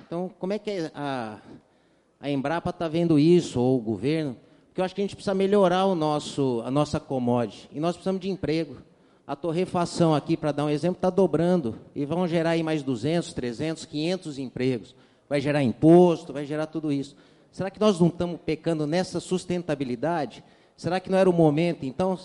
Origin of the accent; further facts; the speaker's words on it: Guaxupé, Minas Gerais, Brazil; sou aqui de Guaxupé, né?